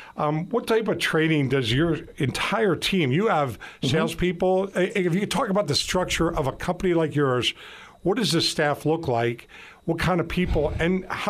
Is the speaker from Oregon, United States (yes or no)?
no; New Jersey, United States; I'm from New Jersey. I speak a lot of languages.